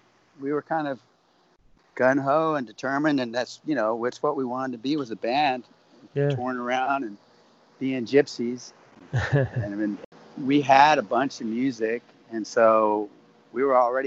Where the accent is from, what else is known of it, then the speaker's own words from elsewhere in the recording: Arlington, Virginia, United States; Franz and I grew up in Arlington down the road, just straight down Columbia Pike